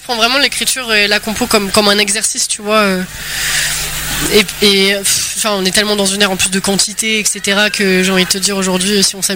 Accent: Paris, Île-de-France, France; Mais non, je viens de Paris en vrai, tu vois. Donc voilà, mais la Normandie m'a adoptée

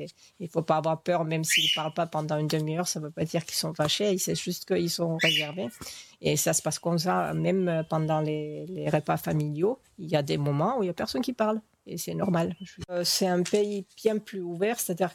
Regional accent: Finland; Et moi je me souviens quand j'étais enfant, déjà en Finlande les enfants ils vont à l'école eux-mêmes, soit en vélo, soit en marchant en hiver

